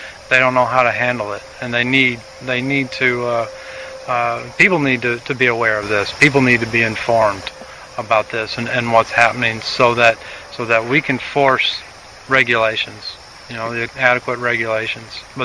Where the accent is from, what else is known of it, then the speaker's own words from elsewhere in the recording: Winsboro, Texas, United States; I'm from Winsboro, Texas.